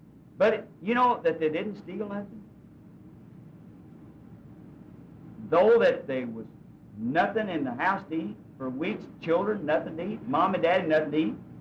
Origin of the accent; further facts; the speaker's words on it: the South, United States; I'm from the South.